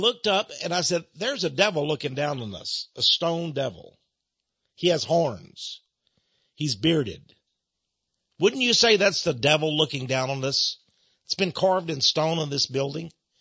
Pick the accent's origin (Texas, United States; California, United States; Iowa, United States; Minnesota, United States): Texas, United States; I said, "Hey, sir, I'm from Texas. I have a question for you."